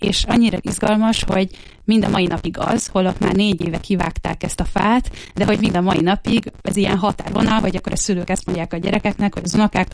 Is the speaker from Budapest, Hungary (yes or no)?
no; Borsod-Abaúj-Zemplén, Hungary; de itt nőttem fel, tehát hogy én igazából a Bükk lábánál nőttem fel